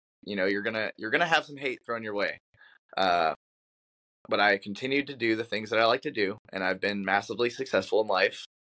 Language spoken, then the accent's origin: English; Las Vegas, Nevada, United States; I grew up in Las Vegas, Nevada, big school, 2,500 people.